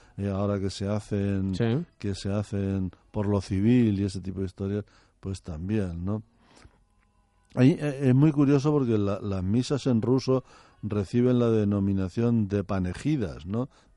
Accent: Los Navalucillos, Castilla-La Mancha, Spain; Tiene que llevar a la fuerza un panegírico de un maestro mítico que hubo en los Navalucillos.

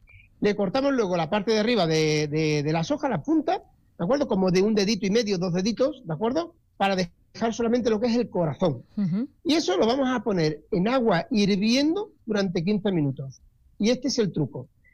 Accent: Tarragona, Catalonia, Spain; born there; Además es de Tarragona, precisamente, de donde yo nací hace ya algunos años

